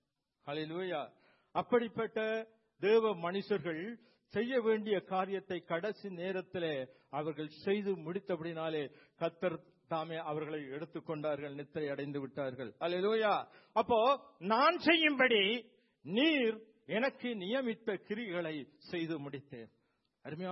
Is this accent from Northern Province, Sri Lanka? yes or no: yes; Nainativu, Northern Province, Sri Lanka; born there; என் சொந்த நாட்டிலே, என் பிறந்த இடம் நைனாதீவு